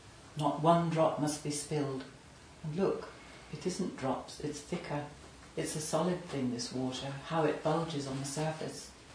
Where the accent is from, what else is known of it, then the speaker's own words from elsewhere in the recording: Northern Ireland, United Kingdom; I grew up in Northern Ireland, and as children we were often taken round the west of Ireland by our parents